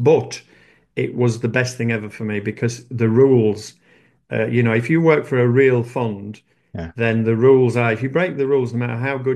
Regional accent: Yorkshire and the Humber, United Kingdom; I'm from Yorkshire in the north of England. We're known for being Scotsmen with the generosity squeezed out of us, so we don't like to spend money.

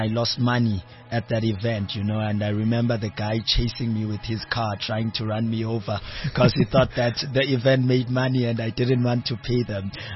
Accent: Mount Frere, Eastern Cape, South Africa; I'm not from a rich family. I'm from the Eastern Cape, a small town called Mount Frere.

